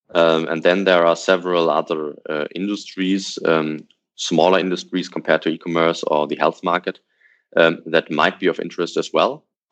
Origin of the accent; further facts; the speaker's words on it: Hanover, Lower Saxony, Germany; an example from my hometown, from Hanover, is there are between 40 to 60,000 events each year